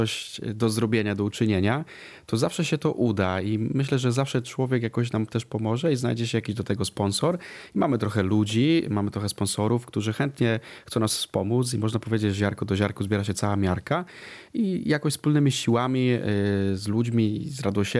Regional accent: Boguchwała, Subcarpathian Voivodeship, Poland; bo ja pochodzę z gminy Bogufała

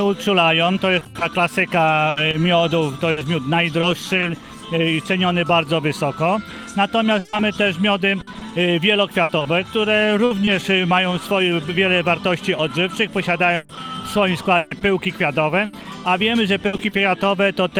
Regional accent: Krościenko, Lesser Poland, Poland; Jesteśmy z Krościenka, koło Szczyk Dolnych.

